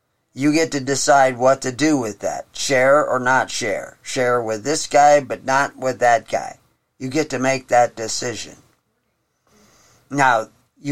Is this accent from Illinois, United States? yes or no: no; Houston, Texas, United States; I grew up in Houston on the bayous in Texas